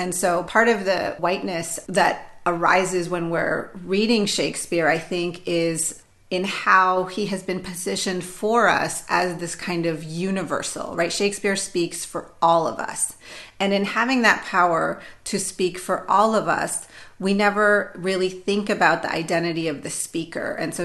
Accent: Pakistan; my position as a Pakistani Muslim woman, I can only ever speak for myself.

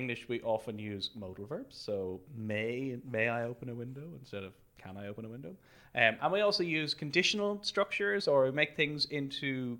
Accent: Dublin, Leinster, Ireland; that's not very far from Dublin, where I'm from

